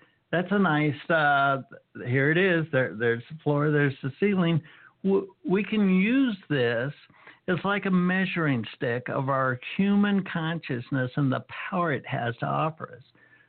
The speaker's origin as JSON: {"language": "English", "country": "United States", "tie": "born or raised there", "said": "yes, I was raised in America."}